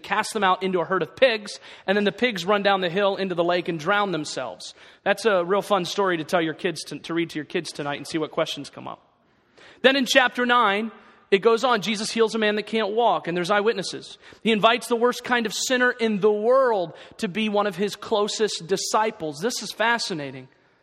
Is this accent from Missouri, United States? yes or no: no; Ohio, United States; now in Schoharie County, United States; I'm from Northwest Ohio. I'm very proud of where I grew up at.